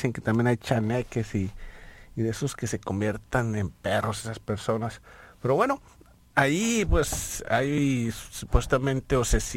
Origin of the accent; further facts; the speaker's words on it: Mexico; como mi experiencia como mexicano